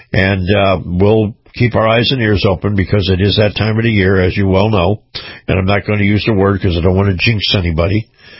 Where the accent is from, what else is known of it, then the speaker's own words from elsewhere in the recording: Florida, United States; Well, let's start with my home state of Florida